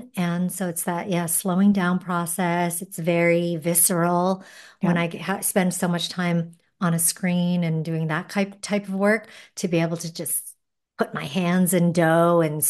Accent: New Hampshire, United States; I grew up in New Hampshire, so small town nature is I'm used to that.

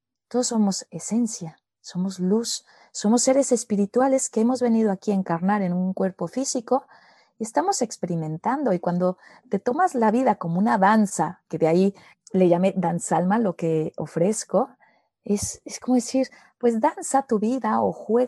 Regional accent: Mexico; por ser mexicana me dicen la chamana

